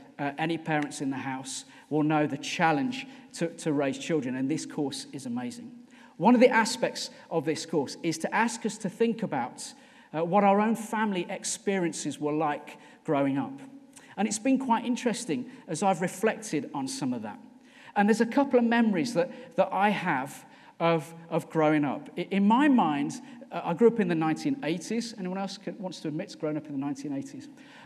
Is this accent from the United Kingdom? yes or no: yes; West Midlands, United Kingdom; I grew up in the West Midlands.